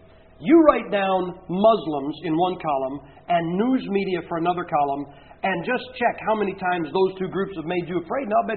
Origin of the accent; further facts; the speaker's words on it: Ohio, United States; I tell people, I said, I'm from Ohio, where our state bird is the cardinal.